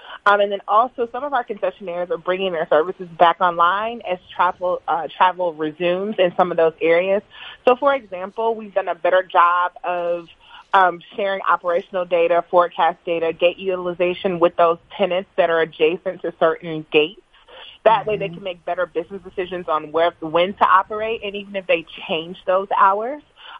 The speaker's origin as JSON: {"language": "English", "town": "Atlanta", "region": "Georgia", "country": "United States", "tie": "born or raised there", "said": "but I'm from Atlanta. I'm raised in Atlanta."}